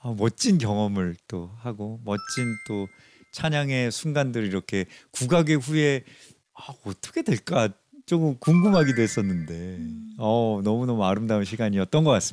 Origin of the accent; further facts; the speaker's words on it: South Korea; 나는 진짜 한국인 맞네